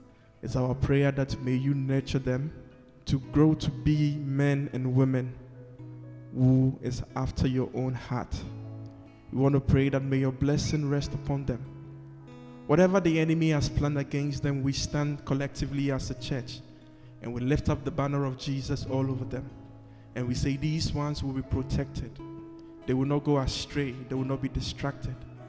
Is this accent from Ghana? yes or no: yes; Ghana; And if you are guessing where I'm from, your guess is right. I'm from Africa, number one. Number two, Africa is a big space. So where in Africa am I from? I'm from Ghana.